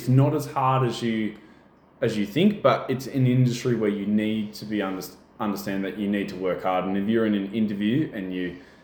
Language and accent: English; New South Wales, Australia; So originally I'm from the Central Coast, which if any of you guys don't know is... 1.5, 2 hours north of Sydney.